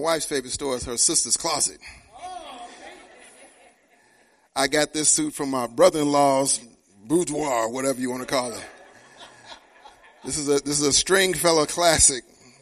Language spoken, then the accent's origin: English; Chicago, Illinois, United States; Of course, you all know my wife and I are born and raised in Chicago. Went back to Chicago to do this funeral in the heart of Chicago.